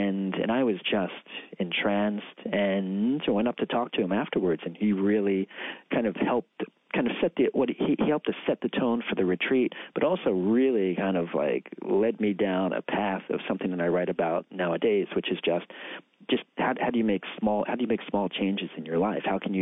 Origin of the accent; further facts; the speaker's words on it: Long Island, New York, United States; I grew up on Long Island, went to Catholic school for 12 years